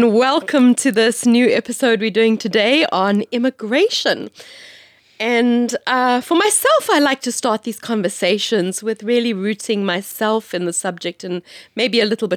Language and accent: English; South Africa; So for myself, growing up in South Africa, my biological family came to South Africa because of immigration. My family immigrated probably because of economic issues in Europe.